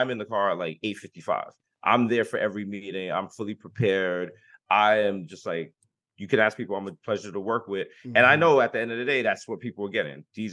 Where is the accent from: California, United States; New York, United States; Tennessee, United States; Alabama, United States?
New York, United States; Bronx; at the end of the day, I'm a guy from the Bronx. I'm always going to be a guy from the Bronx.